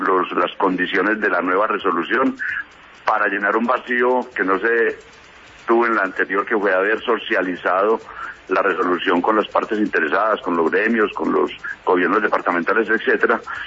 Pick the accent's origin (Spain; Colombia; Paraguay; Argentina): Colombia; Jericó; porque yo también soy de Jericó casualmente